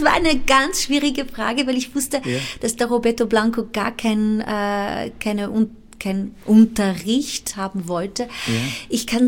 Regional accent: Timor-Leste; born there; German is a second language; ich bin im Osttimor geboren, das ist eine ex-portugiesische Kolonie.

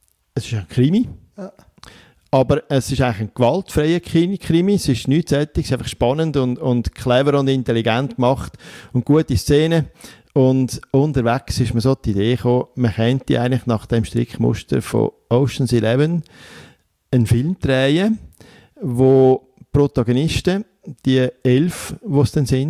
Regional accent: Switzerland; Also bei uns in der Schweiz ist es am anstrengendsten zum Fahren mit dem Rollstuhl

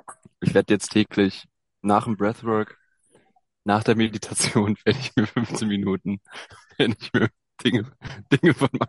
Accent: Berlin, Germany; ich komme aus Berlin, ich weiß, wie es ist mit den Geschlechtern und ich bin da sehr non-binär

